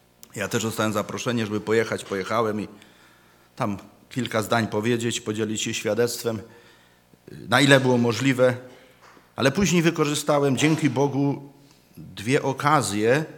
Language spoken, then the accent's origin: Polish; Silesian Voivodeship, Poland; Myślę, że wywodzimy się z takiego narodu, który są Ślązacy, oni są tacy, no, zamknięci, nie lubią się wyrażać i tak dalej.